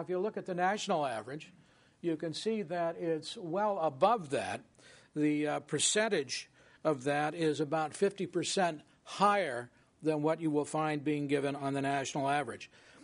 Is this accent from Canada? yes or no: no; Oklahoma City, Oklahoma, United States; now in New York City, United States; When I moved there from Oklahoma City. Now, a cultural difference, you can imagine, between the two is enormous.